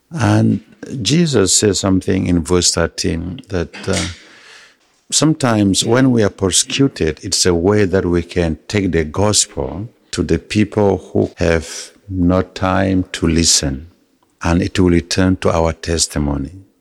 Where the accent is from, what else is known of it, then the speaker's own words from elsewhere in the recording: South Sudan; now in United States; I'm from South Sudan. South Sudan is the newest country, 10 years old today. We were under Muslim rule for 50 years.